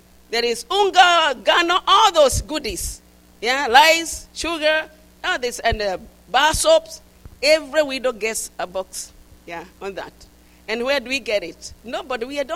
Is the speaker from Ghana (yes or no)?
no; Nyeri, Nyeri County, Kenya; born there; I was born in Kenya, Central Province, Nyeri, Moiga, Boden, Abon, then Boden.